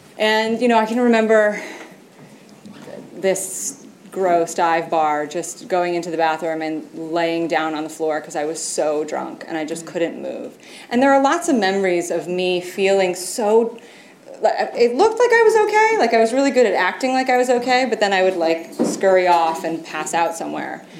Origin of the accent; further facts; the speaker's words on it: East Coast, United States; also born or lived in Colorado; I made it through college, moved out to Colorado, wanted to do something different. And I grew up on the East Coast.